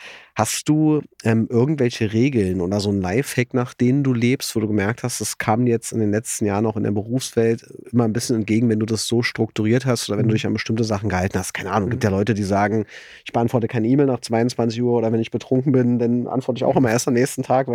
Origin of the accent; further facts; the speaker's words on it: Berlin, Germany; Aber ich bin ja Ossi, ich bin ja so selten ins Ruhrgebiet gekommen.